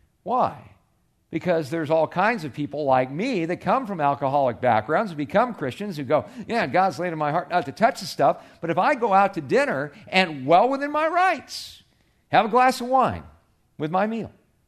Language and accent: English; California, United States; I grew up in one in California.